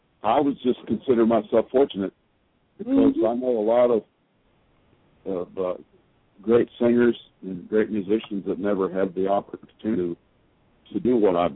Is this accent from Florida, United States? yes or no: yes; Florida, United States; I grew up in Florida